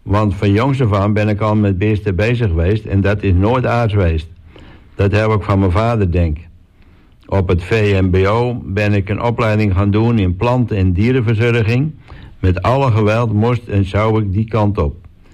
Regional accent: Bodegraven, South Holland, Netherlands; also born or lived in Zoetermeer; now in Texel, Netherlands; En sinds 2016 woon ik op Texel. Maar ik kom eigenlijk uit Bodegraven. En na 7 jaar ben ik in de tijd verhuisd naar de grote stad Zoetermeer. Sinds 2016 ben ik bij mijn schoonmoeder op Texel gaan wonen.

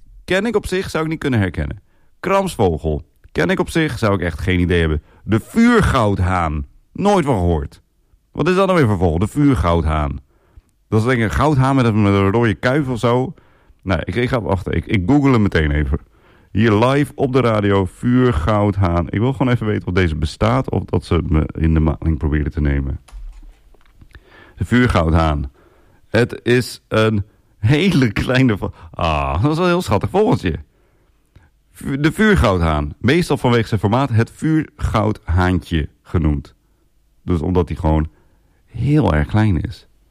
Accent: Assen, Drenthe, Netherlands; ik kom uit Drenthe, dat vertel ik wel eens, Assen Drenthe.

